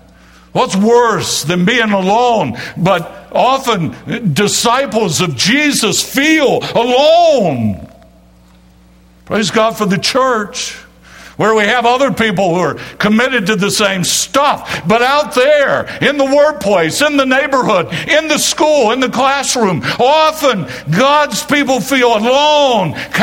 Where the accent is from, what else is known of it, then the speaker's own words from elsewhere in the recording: Winston-Salem, North Carolina, United States; my first official job in ministry was as Bible Club Director for Youth for Christ in Winston-Salem, my hometown.